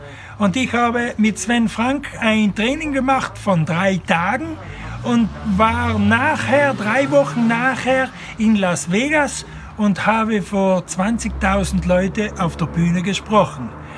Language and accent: German; Bolzano, Trentino-Alto Adige, Italy; ich komme aus Bozen, Südtirol